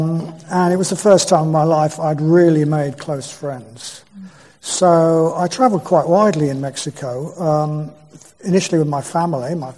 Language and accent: English; England, United Kingdom; I'm not a gringo, I'm English.